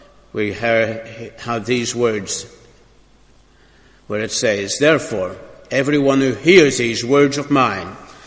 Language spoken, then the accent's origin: English; Milford, Ulster, Ireland; a convent being built in my hometown of Milford in County Donegal.